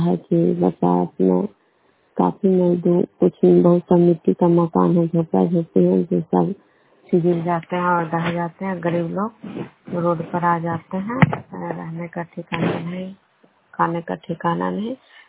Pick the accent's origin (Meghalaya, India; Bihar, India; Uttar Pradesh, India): Bihar, India; Vishnupur; मैं बिष्णुपुर ग्राम कड़वा पंचायत नालंदा जिला नवनव सब प्रखंड की निवासी हूँ।